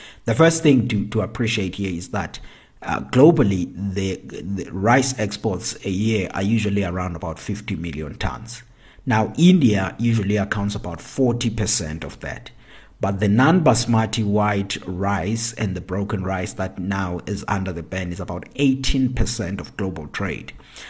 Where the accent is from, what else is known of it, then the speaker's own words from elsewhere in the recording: South Africa; my home country, South Africa